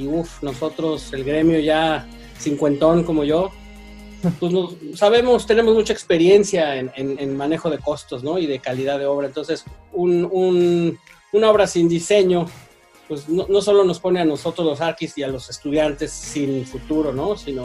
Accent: Mexico City, Mexico; now in Canada; Yo ahorita te hablo desde Canadá, que es en donde vivo, pero mi despacho está en Playa del Carmen y yo soy de la Ciudad de México.

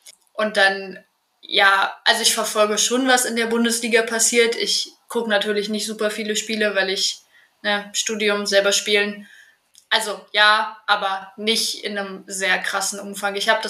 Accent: Berlin, Germany; Ja, bin Berlinerin.

